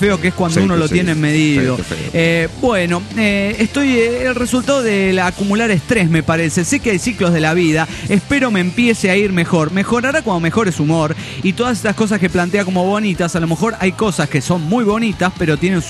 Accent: Potosí, Bolivia; Aquí reportándome desde la ciudad más alta del mundo con un frío de mierda. Hace un frío en Bolivia que usted ni se lo imagina.

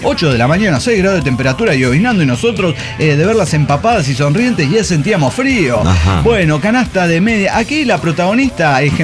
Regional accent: Guamúchil, Sinaloa, Mexico; Soy de Guamuchil, Sinaloa, la tierra donde creció

